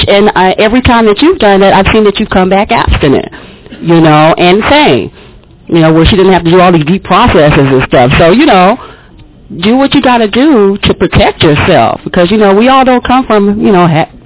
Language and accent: English; Louisiana, United States; I'm from Louisiana, so you know how we eat.